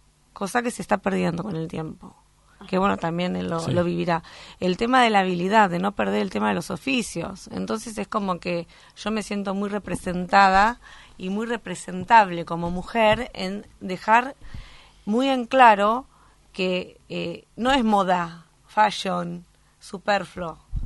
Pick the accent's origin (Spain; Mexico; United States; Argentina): Argentina; Avellaneda, Buenos Aires Province; Vengo físicamente de Avellaneda.